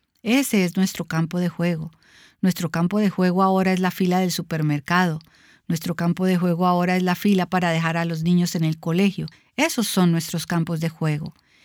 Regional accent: North Carolina, United States; Yo soy de Carolina del Norte, Cámara de Representantes 2.

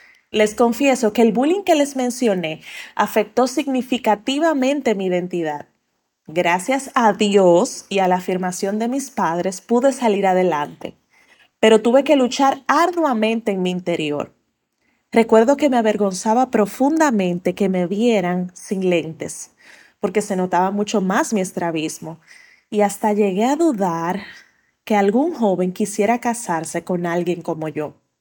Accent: Santo Domingo, Distrito Nacional, Dominican Republic; de Santo Domingo, República Dominicana.

